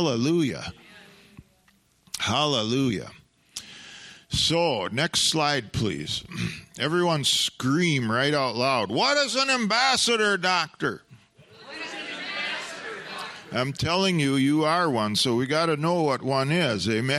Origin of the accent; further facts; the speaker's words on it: United States; born there; I am glad I was born in America. I'm glad I'm a citizen here.